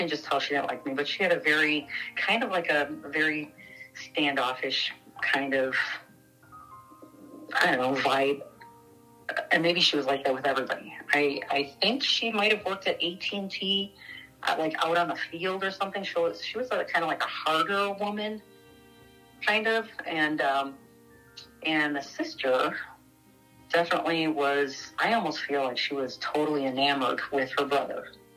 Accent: Illinois, United States; he's from the North Side, I'm from the South Side.

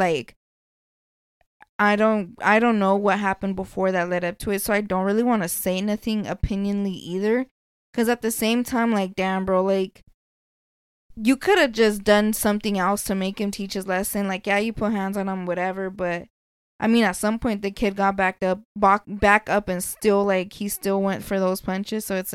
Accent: Las Vegas, Nevada, United States; But I'm going to say this, and this is coming from somebody who's born and raised in Vegas.

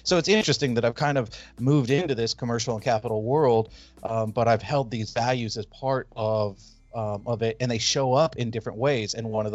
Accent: California, United States; So I grew up in Northern California.

